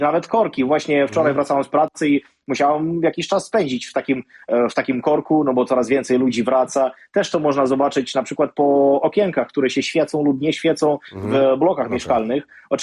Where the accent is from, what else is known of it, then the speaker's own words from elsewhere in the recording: Zaporizhzhia, Zaporizhzhia Oblast, Ukraine; Zaporoże na przykład to jest moje rodzinne miasto